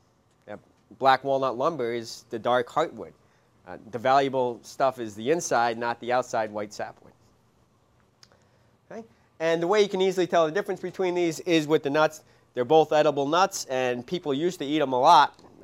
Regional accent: Albany, New York, United States; I grew up in Albany, and I knew about this butternut grove just that's back when Albany was farmland, right on the outskirts of the city.

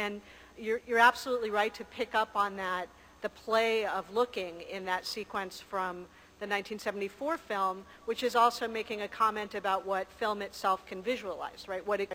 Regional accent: California, United States; I'm a Californian. Of course it's more pure.

